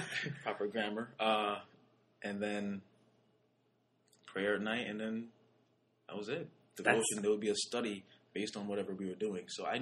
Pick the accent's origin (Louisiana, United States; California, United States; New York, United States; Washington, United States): New York, United States; Bronx; also born or lived in White Plains; I was raised in the Bronx until I was 13, and then we moved to White Plains. And I lived there basically until I moved out.